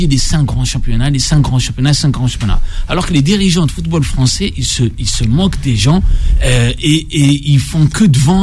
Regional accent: France; Moi, je suis français

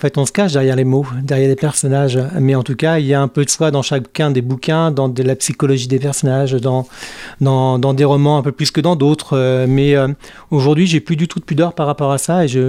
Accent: Louviers, Normandy, France; Moi, je suis originaire de Louviers, dans l'Eure. J'ai grandi dans l'Eure jusqu'à l'âge de 20 ans. Après, j'ai habité les 5 départements normands. Je suis un vrai Normand. Il n'y a plus de haute et de basse Normandie, je suis un vrai Normand.

